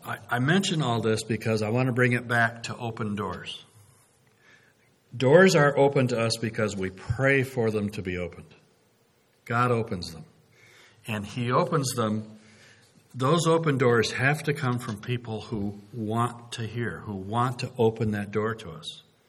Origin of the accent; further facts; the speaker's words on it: Northeast, United States; As an American, an independent Northeast U.S. Yankee, I understand guilt.